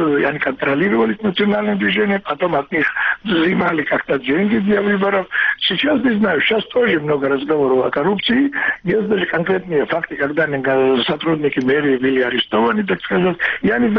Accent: Georgia; поскольку я и Грузин

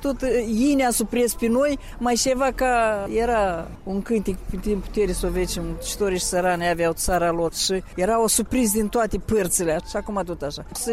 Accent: Moldova; noi suntem moldoveni și trebuie să ne apărăm țara.

